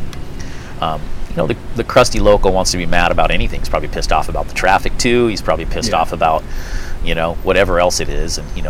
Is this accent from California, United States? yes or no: yes; Santa Cruz, California, United States; born or raised there